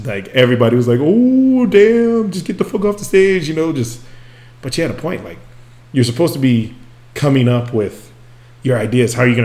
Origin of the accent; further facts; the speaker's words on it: Merced, California, United States; Merced, for those of you who don't know, that's like where my home is, my hometown in the countryside of California.